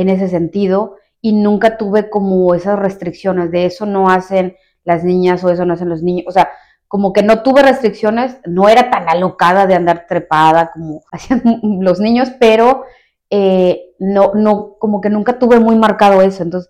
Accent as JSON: {"language": "Spanish", "town": "Tacámbaro", "region": "Michoacán", "country": "Mexico", "tie": "born or raised there", "also_born_or_lived": "Morelia", "said": "Nací en la ciudad de Morelia, Michoacán. No crecí en Morelia, solo iba de vacaciones de repente cuando estaba chica, pero toda mi infancia fue en Tacámbaro, Michoacán."}